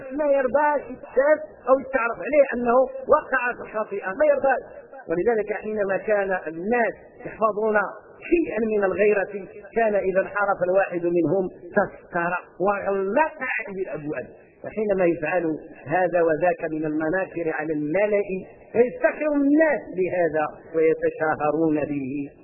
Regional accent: Morocco; عندنا في المغرب قصة مع القرآن

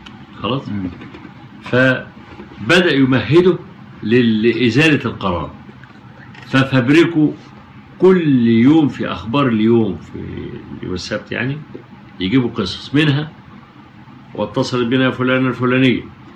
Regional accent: Egypt; زي جماعة عندنا في مصر اخبار اليوم

